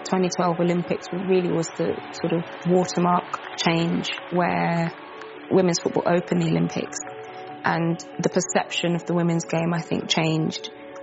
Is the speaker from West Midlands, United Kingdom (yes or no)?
yes; Birmingham, West Midlands, United Kingdom; I grew up in Birmingham, my local estate, playing football.